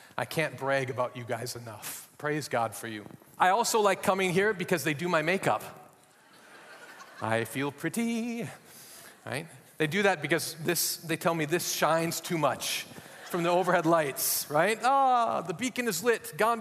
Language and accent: English; Minnesota, United States; accent: Minnesotan; I am American, if you can't tell by my accent. I'm actually from Minnesota, so I could use my Minnesotan accent if you want, eh?